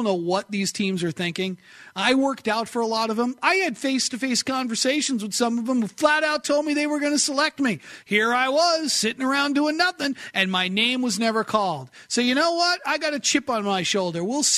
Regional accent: New England, United States; I grew up in New England

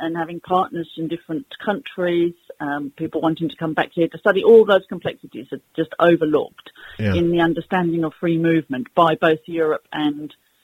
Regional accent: England, United Kingdom; now in Spain; we're ambassadors of Britain. You know, we're talking English, we're talking to people here, we're talking about Britain, we want to feel proud of Britain.

